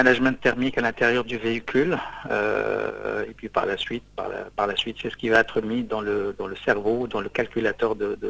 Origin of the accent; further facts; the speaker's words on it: Tunisia; en tant que Tunisien, vous savez, c'est simple, quand on est Tunisien, on l'est à la vie. Même si j'ai vécu beaucoup à l'étranger, il y a quelque chose d'indélébile qui est là, qui est permanent, c'est la tunisianité que nous avons en nous.